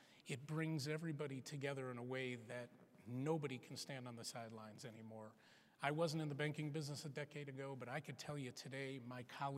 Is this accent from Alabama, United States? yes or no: no; Detroit, Michigan, United States; I was born and raised in Detroit. I grew up on Grigg Street in Northwest Detroit